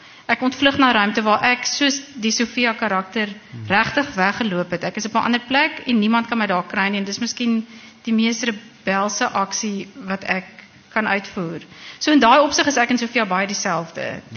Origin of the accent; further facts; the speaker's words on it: Bloemfontein, Free State, South Africa; also born or lived in Stellenbosch; het ek groot geword in Bloemfontein. Hoewel, nog voor Bloemfontein was daar nog ander goed ook. Ek het, eindelijk is ek gebore, die eerste paar jaar van my lewe het ek in Zimbabwe woonstelle in La Colline in Stellenbosch geblei.